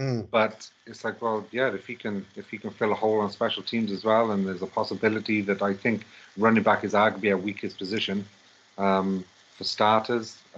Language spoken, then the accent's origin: English; Wales, United Kingdom; because obviously I'm Welsh